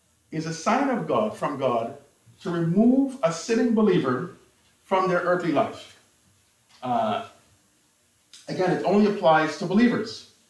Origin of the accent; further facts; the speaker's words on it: Guyana; I recall when I was a young child growing up in Guyana